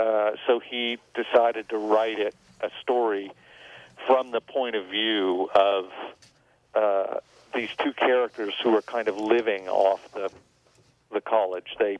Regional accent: Tulsa, Oklahoma, United States; Tulsa, Oklahoma.

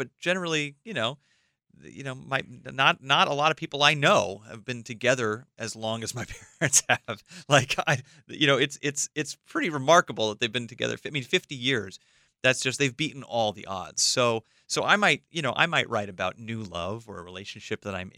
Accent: Los Angeles, California, United States; You know, I grew up in Los Angeles. I found myself in show business as a teenager

